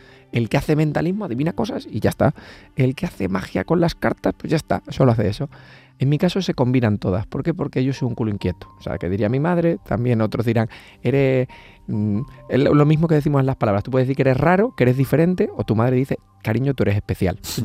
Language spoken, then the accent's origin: Spanish; Extremadura, Spain; porque yo soy extremeño